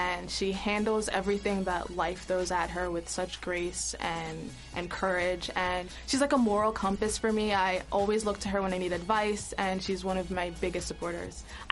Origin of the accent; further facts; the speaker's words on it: Westbury, New York, United States; I'm from Westbury, New York, and this is my second year on the team.